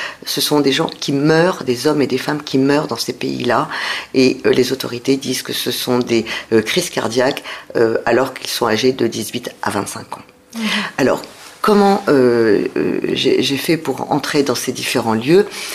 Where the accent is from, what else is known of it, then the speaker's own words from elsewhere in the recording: France; Je suis une femme et je suis française.